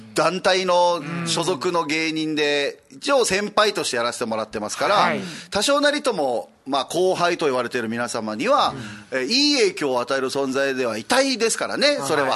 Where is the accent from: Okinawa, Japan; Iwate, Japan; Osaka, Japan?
Okinawa, Japan; は久米島出身ではないんですが一応沖縄なので沖縄芸人